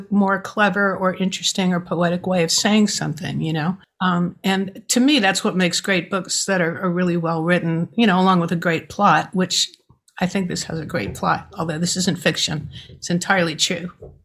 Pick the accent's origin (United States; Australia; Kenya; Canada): United States; New York City, New York; I'm a New Yorker. What can I say?